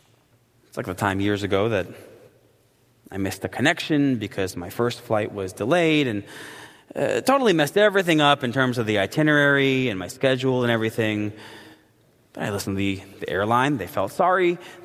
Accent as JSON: {"language": "English", "town": "Queens", "region": "New York", "country": "United States", "tie": "born or raised there", "said": "I grew up in Queens. I'm a lifelong Mets fan."}